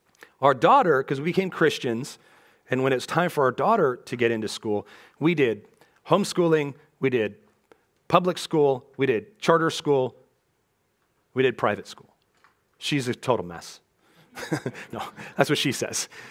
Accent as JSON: {"language": "English", "region": "West Coast", "country": "United States", "tie": "born or raised there", "said": "growing up on the West Coast, my kids living on the West Coast"}